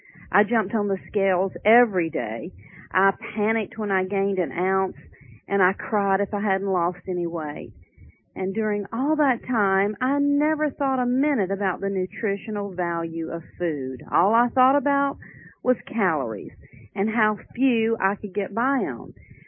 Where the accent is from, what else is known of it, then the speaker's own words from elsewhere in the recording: the South, United States; talking about my childhood and growing up in the South, needless to say, with all of the interest that my family had about food, I was an overweight child.